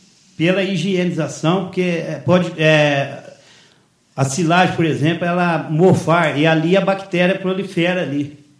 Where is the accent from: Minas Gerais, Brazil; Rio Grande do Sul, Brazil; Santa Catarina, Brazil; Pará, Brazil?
Minas Gerais, Brazil; Guaxupé; born there; Sim, sou nascido em Guaxupé.